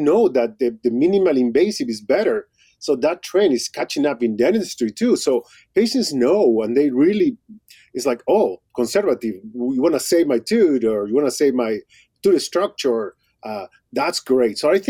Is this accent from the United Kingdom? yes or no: no; Peru; moved away as an adult; now in Iowa, United States; I'm a guy from Peru. I was born in Peru in 1963, just to tell you, just about age myself there. Went to school in Peru, high school, dental school. Came to the States to get a specialty.